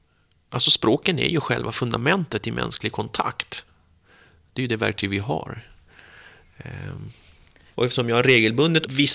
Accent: Järfälla, Stockholm County, Sweden; Akalla, alltså jag är från Järfälla, jag är från Jakobsberg.

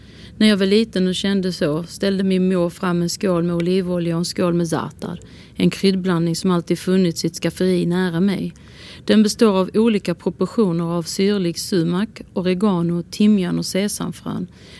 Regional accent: Palestine; För jag är ju palestinier och jag har ju följt den där frågan ända sedan jag föddes.

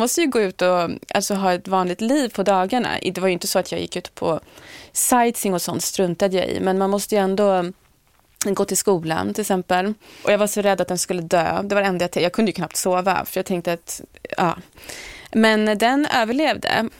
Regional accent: Sweden; Jag valde att inte berätta det för min familj hemma i Sverige

